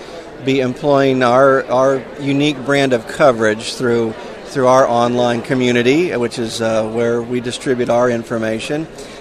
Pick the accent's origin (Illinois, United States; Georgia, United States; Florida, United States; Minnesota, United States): Florida, United States; look forward to seeing you in the Sunshine State, my home state, by the way.